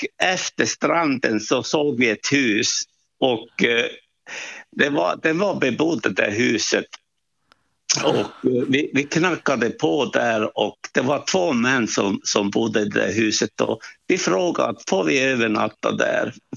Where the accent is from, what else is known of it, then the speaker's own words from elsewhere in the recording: Tornio, Lapland, Finland; för att jag är född i Torneå och vi bodde på en liten ö där utanför Torneå och vi hade jordbruk och det fanns skog där